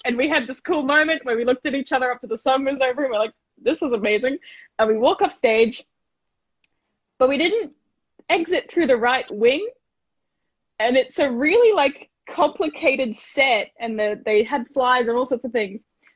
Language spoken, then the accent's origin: English; Gold Coast, Queensland, Australia; And I grew up on the Gold Coast as well.